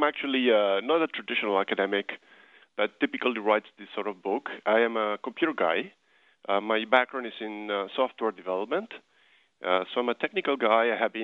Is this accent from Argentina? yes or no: yes; Argentina; English is a second language; also born or lived in Uruguay; now in United States; I was born in Uruguay, but I grew up in Argentina, and I came to the U.S. 25 years ago or so.